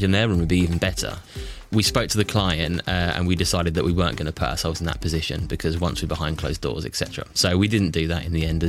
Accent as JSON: {"language": "English", "country": "United Kingdom", "said": "As I got close, we ended up talking. They overheard my accent, and we just got chatting."}